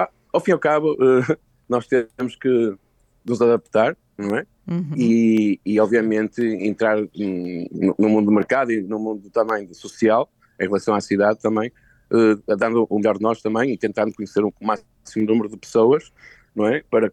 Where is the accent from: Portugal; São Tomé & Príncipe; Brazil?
Portugal; Eu gosto muito de Portugal, identifico-me como português, mas identifico-me também como... Acho que devemos ser todos, somos todos Ibéria